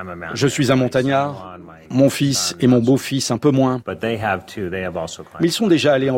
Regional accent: Utah, United States; Je viens de l'Utah, aux États-Unis.

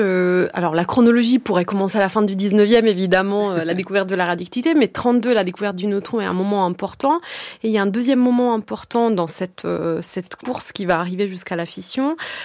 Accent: Italy; parce que je suis italienne

